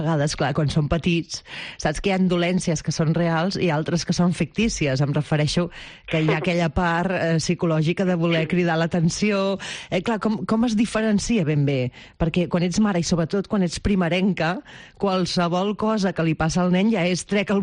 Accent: Mataró, Catalonia, Spain; tots els amics que ens escolteu des del meu poble, des de Mataró, poble-ciutat, que és com jo sempre dic, que és una ciutat però que té un esperit de poble

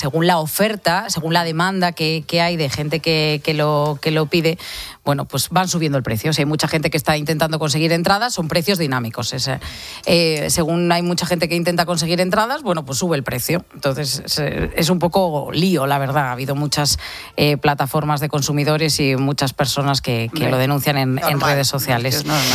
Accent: Aragon, Spain; pienso en mi pueblo, en Huesca

